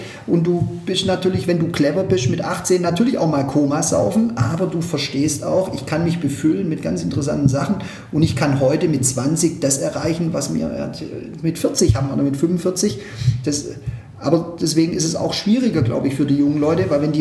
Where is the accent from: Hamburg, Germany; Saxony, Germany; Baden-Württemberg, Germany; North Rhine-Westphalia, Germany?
Baden-Württemberg, Germany; Backnang